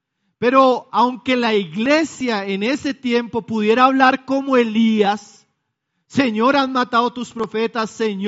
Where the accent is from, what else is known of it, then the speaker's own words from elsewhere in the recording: Colombia; Y yo le dije, como buen colombiano, ¿no?